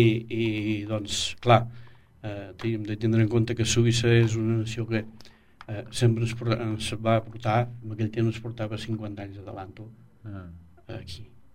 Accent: Marçà, Catalonia, Spain; also born or lived in La Farga de Bebié; jo vaig néixer, sí, a la Farga del Bavier, però... Clar, des de l'edat de 8 anys que doncs, vaig vindre aquí a Marçà, perquè els meus pares, igual la mare que el pare, són fills de Marçà.

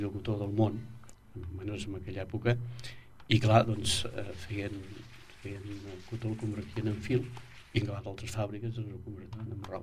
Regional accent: Marçà, Catalonia, Spain; also born or lived in La Farga de Bebié; jo vaig néixer, sí, a la Farga del Bavier, però... Clar, des de l'edat de 8 anys que doncs, vaig vindre aquí a Marçà, perquè els meus pares, igual la mare que el pare, són fills de Marçà.

